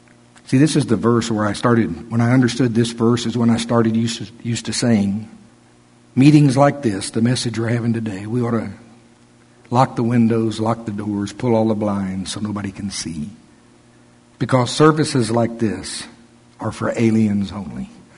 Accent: United States; But I am an American, and I am a patriot, and I vote.

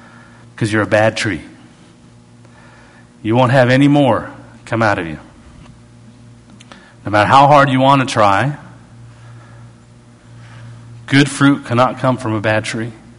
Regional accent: Canada; I didn't know how to play basketball. I'm from Canada.

